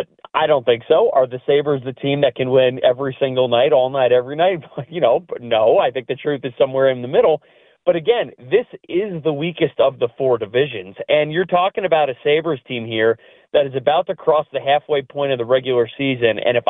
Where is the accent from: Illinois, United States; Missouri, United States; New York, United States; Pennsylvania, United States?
New York, United States; Long Island; I'm from Long Island.